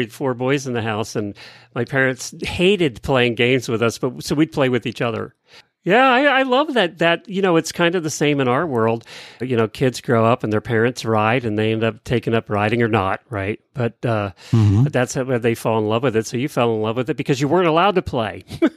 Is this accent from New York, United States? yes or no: no; Ocala, Florida, United States; from Ocala, Florida, and you're listening to Horses in the Morning on the Horse Radio Network